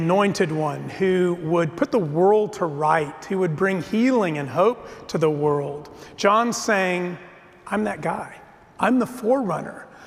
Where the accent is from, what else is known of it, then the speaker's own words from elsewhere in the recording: El Paso, Texas, United States; I grew up in El Paso in the desert